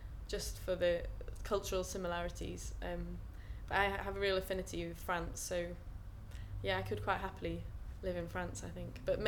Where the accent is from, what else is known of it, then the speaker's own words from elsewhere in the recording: Yorkshire and the Humber, United Kingdom; My mum's from Perth up in Scotland, and I'm very proud of my Scottish heritage, even though I was brought up in Yorkshire. My mum's a proud Scot, and we go up there in the summers